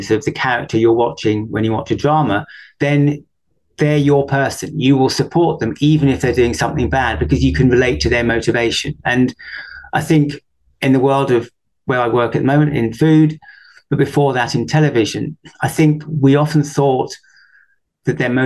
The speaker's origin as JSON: {"language": "English", "region": "South East England", "country": "United Kingdom", "said": "I'm from Sussex. I've got a couple of kids and a dog"}